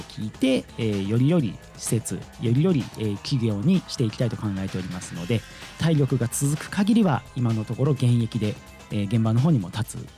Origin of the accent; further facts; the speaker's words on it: Hokkaido, Japan; now in Mito, Japan; 私自身出身は実は北海道でございまして、今家族は、神奈川の方に住んでおります。私自身今単身赴任でこちらに来ておりまして、